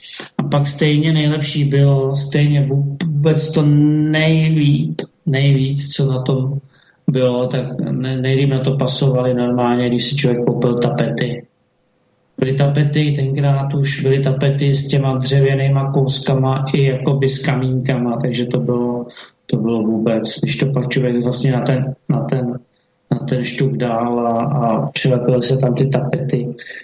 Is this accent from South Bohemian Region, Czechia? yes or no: no; Prague, Czechia; Tož my jsme z Žižkova, hele, my Žižkováci si s tím můžeme poradit